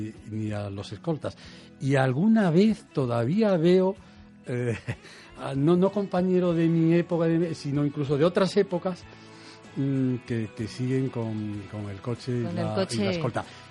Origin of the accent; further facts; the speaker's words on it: Galicia, Spain; aunque yo a los portugueses no los considero stricto sensu extranjeros, porque, en fin, como gallego y como español, ¿no?